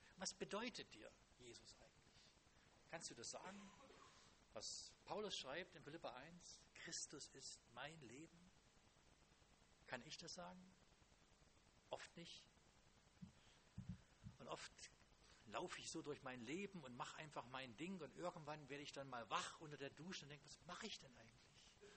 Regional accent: East Germany, Germany; Ich komme aus dem Osten, hat sie vielleicht schon rumgesprochen.

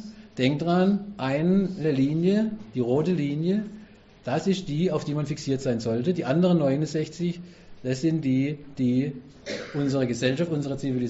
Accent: Karlsruhe, Baden-Württemberg, Germany; Ich komme aus Karlsruhe, da steht ja eine mitten auf dem Marktplatz.

